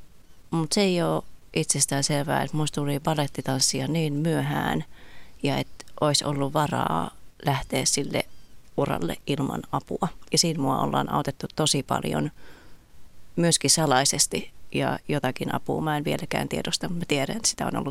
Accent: Kuopio, North Savo, Finland; Mä oon Kuopiosta kotoisin

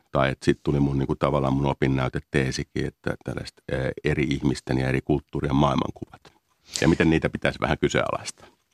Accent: Järvenpää, Uusimaa, Finland; moved away as an adult; mä oon Järvenpäästä kotoisin, ja lähdin sitten niin kuin 19-vuotiaana parikymppisenä Mikkeliin opiskelemaan lukion jälkeen

